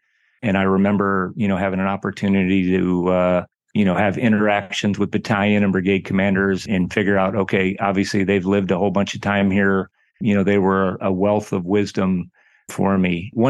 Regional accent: Iowa, United States; Sure. So I'm originally from the Midwest, grew up in Iowa. I was not from a military family

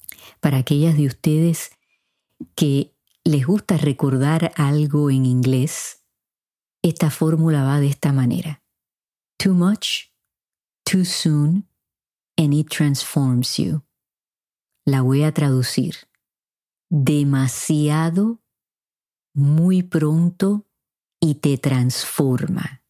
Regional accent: Puerto Rico; En mi país, Puerto Rico, en lo que lleva del año, ya se han visto muchos casos de violencia doméstica

